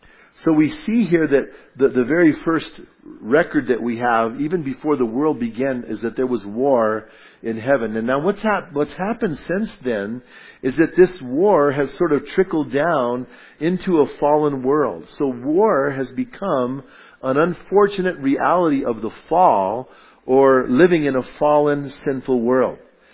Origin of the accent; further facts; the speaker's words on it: Bernalillo, New Mexico, United States; And I grew up in the town I grew up in Bernalillo, was interesting because right above Bernalillo, up on the hill, was a place called Placitas.